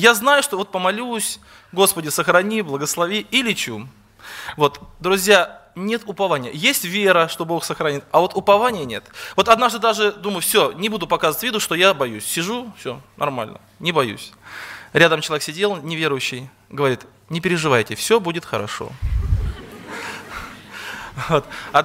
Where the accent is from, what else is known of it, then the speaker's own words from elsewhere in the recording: Yeysk, Krasnodar Krai, Russia; я из Краснодарского края, город Ейск.